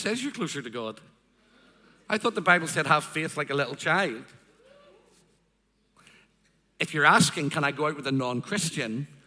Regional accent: Northern Ireland, United Kingdom; I come from Northern Ireland, right?

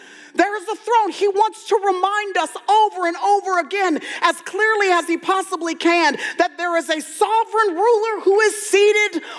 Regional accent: Texas, United States; I'm from Texas, I say y'all.

